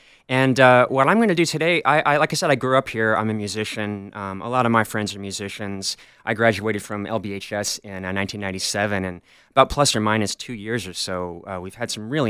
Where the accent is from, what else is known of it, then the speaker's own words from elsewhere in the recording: Laguna, California, United States; I grew up here in Laguna